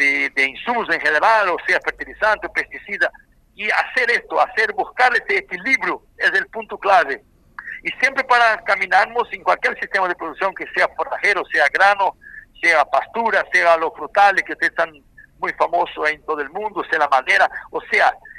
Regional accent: Brazil; Spanish is a second language; Yo soy un brasileño que trabajo, yo soy hijo de pequeño productor, y bueno, trabajo, estoy a 45 años, tengo 66 años

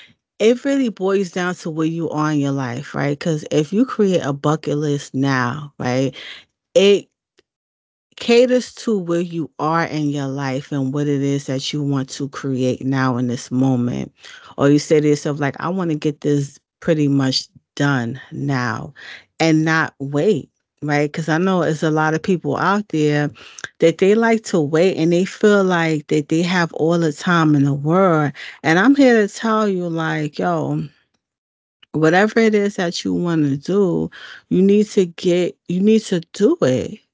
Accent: New York, United States; Maybe because I'm from New York, so it just seems like, you feel what I'm saying?

